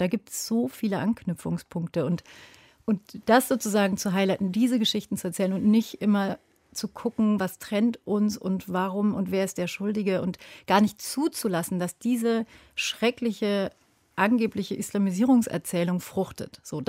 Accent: Germany; born there; So, ich bin nie migriert, ich bin in Deutschland geboren

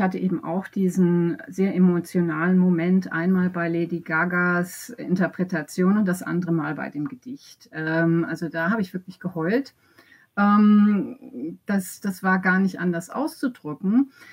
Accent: United States; weil ich kenne das als Amerikanerin immer. Also die deutsche Hälfte von mir sagt immer

